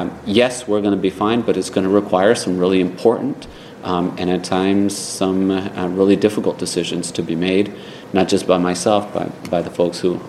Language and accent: English; Providence, Rhode Island, United States; when I was growing up in Providence, there was a sense that you had to know a guy to get anything done in City Hall.